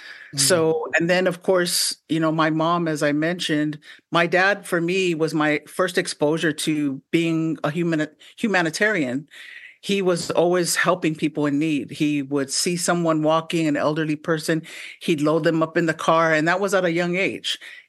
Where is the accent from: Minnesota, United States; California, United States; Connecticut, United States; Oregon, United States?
California, United States; San Francisco; there were a lot of role models in my community growing up in San Francisco and in my family